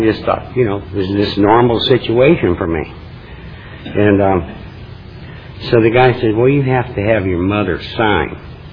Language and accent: English; Detroit, Michigan, United States; I grew up in Detroit in a project in the east side of town, and some gangs around there